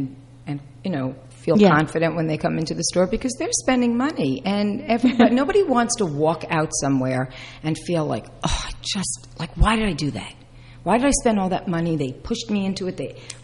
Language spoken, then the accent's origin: English; New York, United States; now in Flemington, United States; I am a New Yorker. Let's not forget that.